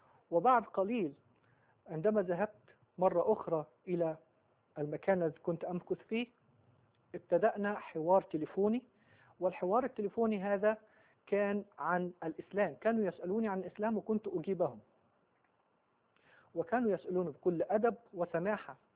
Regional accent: Alexandria, Alexandria Governorate, Egypt; born or raised there

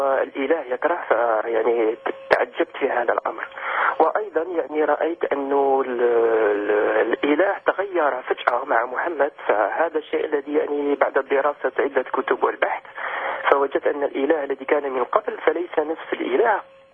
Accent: Algeria; now in France; انا جزائري واقيم بفرنسا

